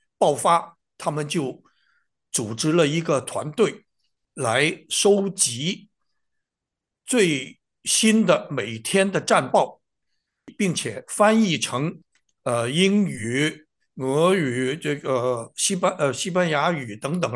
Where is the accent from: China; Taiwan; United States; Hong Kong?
United States; 知道我是美国来的志愿者